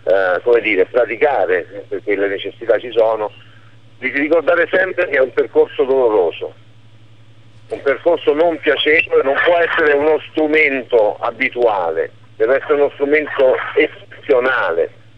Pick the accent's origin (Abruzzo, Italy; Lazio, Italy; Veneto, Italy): Abruzzo, Italy; L'Aquila; questo è quello che io ho vissuto qui da aquilano